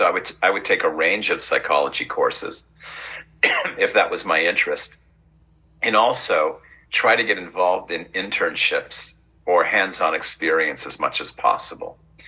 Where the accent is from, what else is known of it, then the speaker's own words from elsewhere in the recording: Michigan, United States; I grew up in Michigan, in the Upper Peninsula of Michigan, a very rural area.